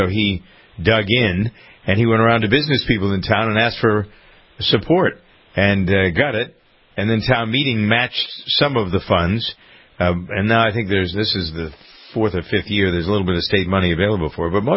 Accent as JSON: {"language": "English", "town": "Framingham", "region": "Massachusetts", "country": "United States", "tie": "born or raised there", "said": "In my hometown of Framingham, Massachusetts"}